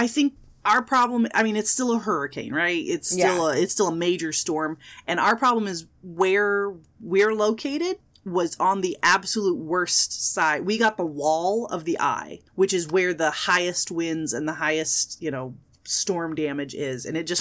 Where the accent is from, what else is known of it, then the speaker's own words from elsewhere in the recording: San Antonio, Texas, United States; Yeah, because I grew up in San Antonio. So I remember we would always get the leftovers from hurricanes and stuff